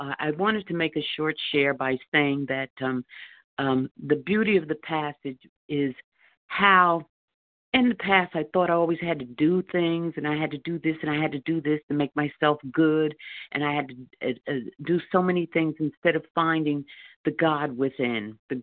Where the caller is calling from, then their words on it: New Jersey, United States; Oh, New Jersey. … in New Jersey.